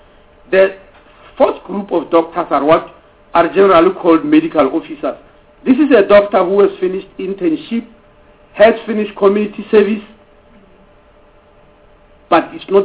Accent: South Africa; And I'm a South African

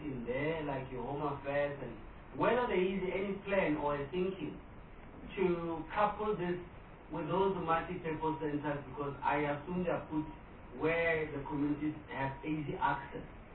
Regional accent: Limpopo, South Africa; Because if I come from Capricorn, two of the municipalities don't even have a library.

